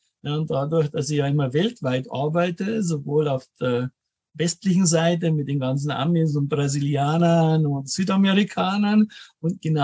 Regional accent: Munich, Bavaria, Germany; born there; lebe in München, bin gebürtiger Münchner auch und bin 57

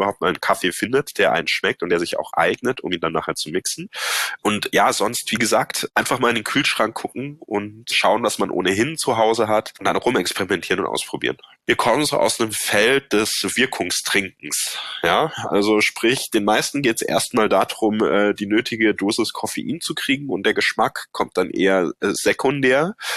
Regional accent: Baden-Württemberg, Germany; Ja, ich komme ja aus dem Badischen ursprünglich

